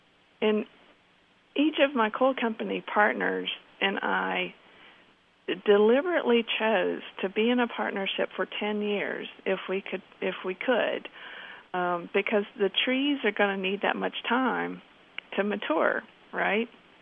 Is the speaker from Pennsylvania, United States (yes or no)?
no; Kentucky, United States; born there; I was born in Harlan County, so I was the NEH chair of Appalachian Studies